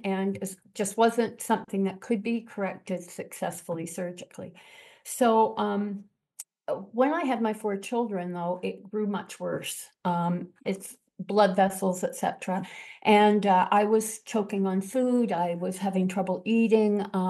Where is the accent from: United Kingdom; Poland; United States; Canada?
Canada; Montreal, Quebec; also born or lived in Eastern Townships / Niagara-on-the-Lake / Toronto; I grew up in Montreal. Raised, went to university in the Eastern Townships, raised my children in Niagara-on-the-Lake, and then moved to Toronto and came out here about 12 years ago.